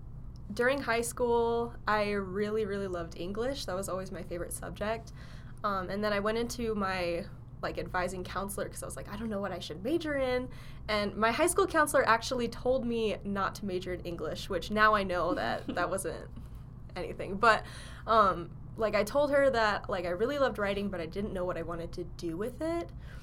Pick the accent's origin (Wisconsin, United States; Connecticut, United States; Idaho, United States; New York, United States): Idaho, United States; Caldwell; and I'm from Caldwell, Idaho. It's like 20 minutes west of Boise.